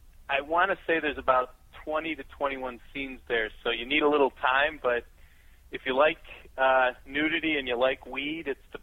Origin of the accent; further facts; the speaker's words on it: Chicago, Illinois, United States; I just happened to be standing next to a guy that had a radio show in my hometown of Chicago